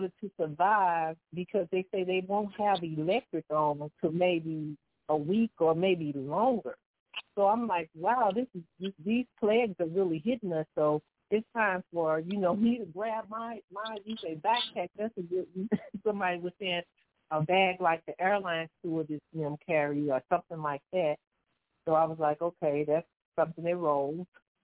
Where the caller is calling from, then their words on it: St. Louis, Missouri, United States; I'm calling from St. Louis, Missouri.